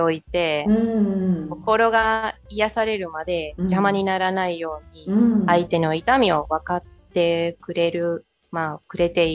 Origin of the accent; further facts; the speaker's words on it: Argentina; Japanese is a second language; 私たちアルゼンチン人はね、その人を抱きしめたり、一緒に泣いたり、しますよね